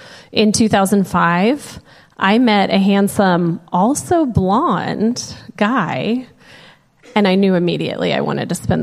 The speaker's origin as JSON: {"language": "English", "town": "Dallas", "region": "Texas", "country": "United States", "tie": "born or raised there", "said": "That's me. … I was born and raised here in Dallas."}